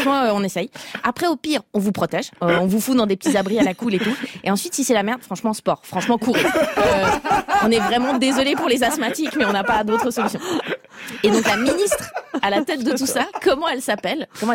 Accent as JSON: {"language": "French", "country": "Switzerland", "said": "ça n'existe pas chez moi, en Suisse."}